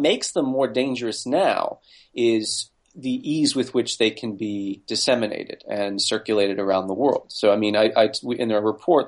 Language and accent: English; United States; I live in New York. I'm an American.